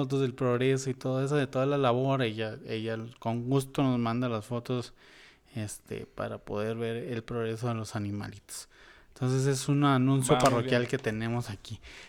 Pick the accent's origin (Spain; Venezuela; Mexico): Mexico; Tijuana, Baja California; also born or lived in Mexico City; de mi tierra, de Tijuanita, aunque digan que soy chilango. Sí, soy chilango, pero viví toda mi vida en Tijuana